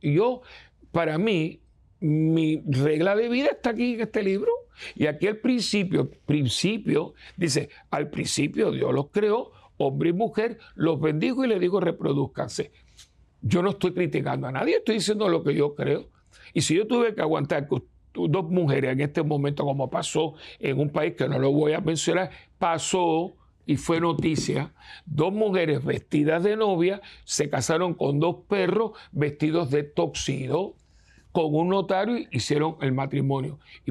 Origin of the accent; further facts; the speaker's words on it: Puerto Rico; Yo soy un curita de Puerto Rico que viene con mucho amor a compartir con ustedes mis reflexiones.